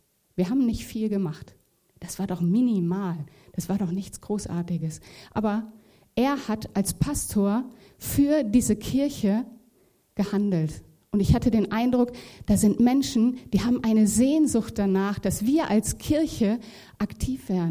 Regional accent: Gütersloh, North Rhine-Westphalia, Germany; Ich komme ja aus Gütersloh

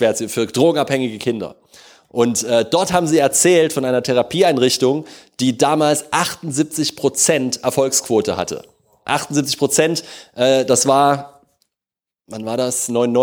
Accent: Leipzig, Saxony, Germany; ich bin in Leipzig aufgewachsen

